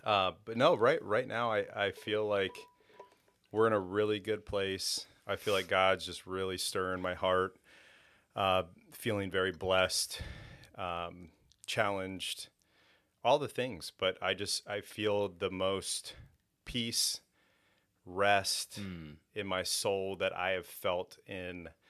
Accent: Sarasota, Florida, United States; Sarasota.

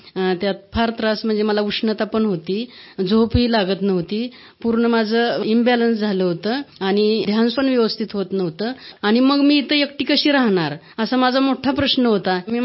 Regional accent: Wai, Maharashtra, India; मी वाईवरून आले।

